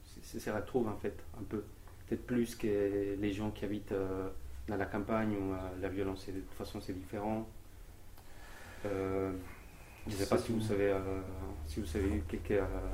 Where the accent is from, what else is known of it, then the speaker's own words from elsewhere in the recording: Bogotá, Colombia; moi personnellement, je viens de Bogota comme vous